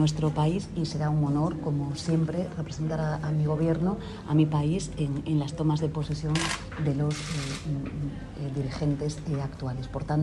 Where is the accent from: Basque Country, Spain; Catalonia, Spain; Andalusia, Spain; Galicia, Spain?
Galicia, Spain; now in Uruguay; ¿Qué les voy a decir yo, que soy gallega?